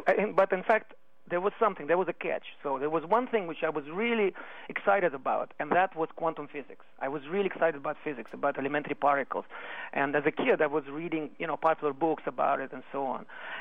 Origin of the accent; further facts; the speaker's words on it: Moscow Oblast, Russia; English is a second language; I was a high school student growing up in Russia in a small town near Moscow.